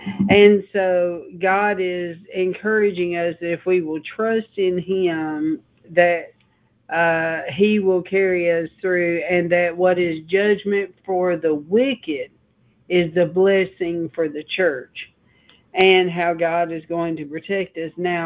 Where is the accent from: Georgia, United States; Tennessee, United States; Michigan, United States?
Tennessee, United States; Nashville; which is how I ended up in Nashville, how I was born in Nashville, is because him and my mother, they married in Arkansas.